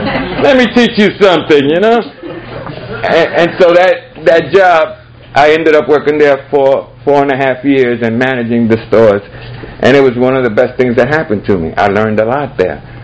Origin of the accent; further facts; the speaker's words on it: Brooklyn, New York, United States; I'm from Brooklyn. It's as natural as that be for me.